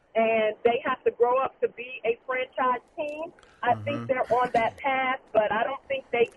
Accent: Atlanta, Georgia, United States; I am from Atlanta, born, NBC from Atlanta, grew up in Atlanta.

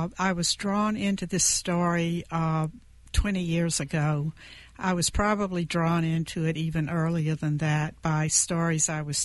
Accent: Georgia, United States; also born or lived in Minneapolis, Minnesota; the Jim Crow South, where I grew up in Georgia, were still with me and were still affecting my life.

